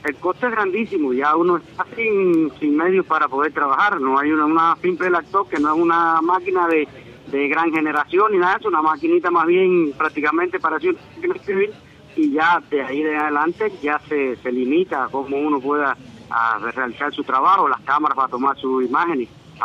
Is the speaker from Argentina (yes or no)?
no; Cuba; eso es una violación de mis derechos como ciudadano cubano.